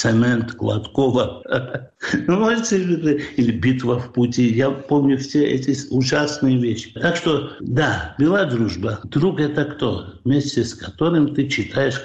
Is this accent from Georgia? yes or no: yes; Georgia; Мы, грузины, у нас так не происходит, а 4, потом 5 или 7. Нет. У нас или 0, или 10.